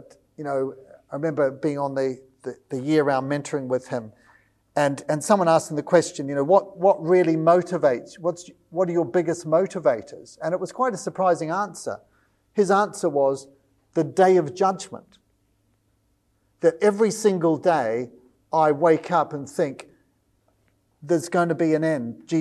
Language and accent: English; New Zealand; I'm a New Zealander, so you've got to forgive me for thinking about rugby